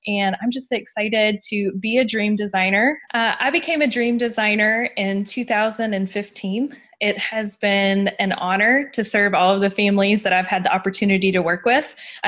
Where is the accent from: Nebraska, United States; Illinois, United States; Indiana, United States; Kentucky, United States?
Kentucky, United States; Louisville; I am from Louisville, Kentucky.